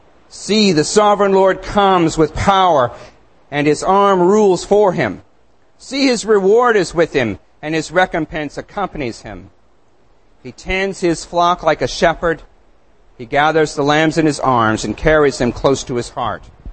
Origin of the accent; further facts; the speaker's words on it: United States; Because I am an American, I have a right to speak on any issue that affects my country